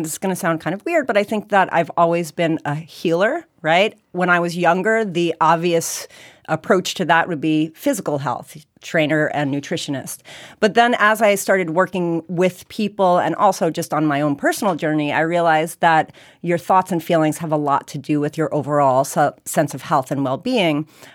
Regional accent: New York, United States; I'm also from New York

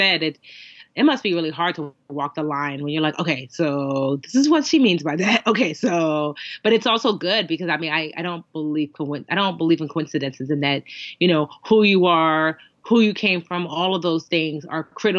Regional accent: Nigeria; Nigerian. I'm Nigerian.

